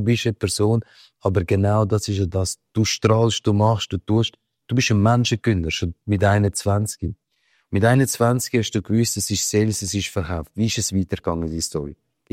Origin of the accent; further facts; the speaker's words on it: Italy; German is a second language; vor allem als Italiener